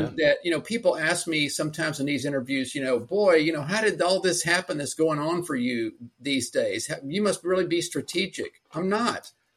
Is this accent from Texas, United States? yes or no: yes; Houston, Texas, United States; now in Austin, United States; And I, by the way, I'm in right outside of Austin. That's where I live. And, but I grew up in Houston.